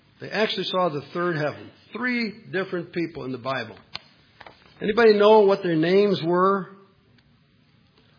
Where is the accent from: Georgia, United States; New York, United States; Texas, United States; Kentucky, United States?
New York, United States; Orchard Park; I grew up in Orchard Park. We loved Chestnut Ridge Park.